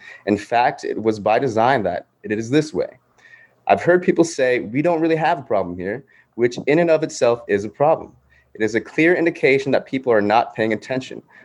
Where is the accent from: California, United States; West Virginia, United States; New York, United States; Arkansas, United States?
New York, United States; New York City; now in Port Townsend, United States; I'm from New York City originally, and I have lived in Washington for almost 6 years. I've been in Port Townsend for almost 3 years now